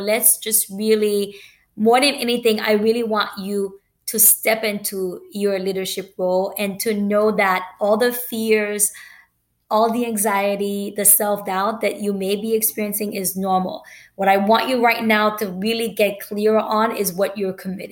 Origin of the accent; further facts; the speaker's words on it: United States; Hey, I'm Haitian American.